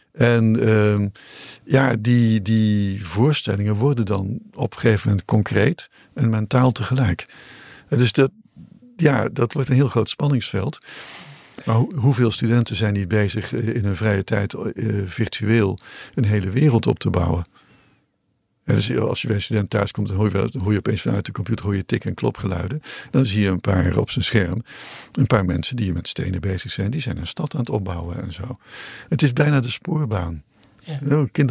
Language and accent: Dutch; North Brabant, Netherlands; terwijl in Brabant, waar ik vandaan kom, grote megastallen staan